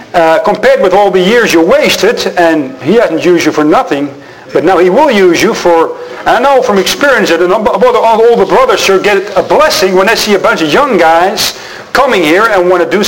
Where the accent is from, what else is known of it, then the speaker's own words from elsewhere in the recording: Netherlands; English is a second language; I apologize for my bad English pronunciation. I'll be speaking mostly German, and I'm from the Netherlands